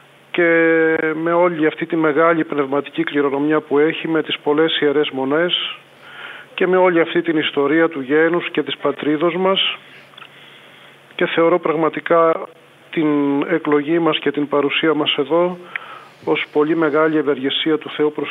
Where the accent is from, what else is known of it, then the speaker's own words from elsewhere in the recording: Elaiofyto, Western Greece, Greece; στο χωριό μου, του Αγίου Βασιλείου Ελεοφύτου. Και εκεί είναι ο τόπος μου, εκεί τελείωσα το σχολείο, το γυμνάσιο στο Αγρίνιο, το λύκειο στο Αγρίνιο